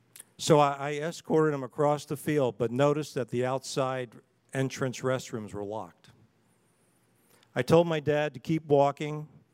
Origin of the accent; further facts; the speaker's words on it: Baltimore, Maryland, United States; born there; I was born in Baltimore, Maryland, raised by a stay-at-home mom, a father who worked hard as a machinist and played hard.